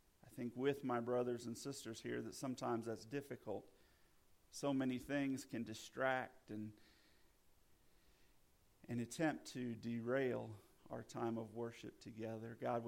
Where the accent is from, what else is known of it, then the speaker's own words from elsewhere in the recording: Rigby, Idaho, United States; I'm from Rigby.